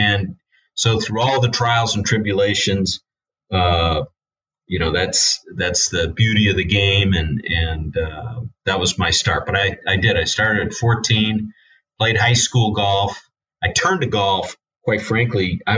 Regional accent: Champaign, Illinois, United States; I grew up in Champaign, Illinois, and I'll never forget.

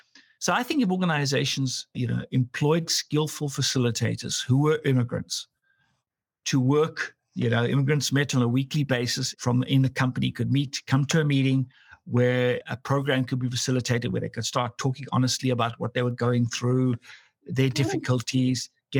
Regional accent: South Africa; now in Canada; I came from South Africa and Africa, and I thought, you know, I'd experienced multiculturalism.

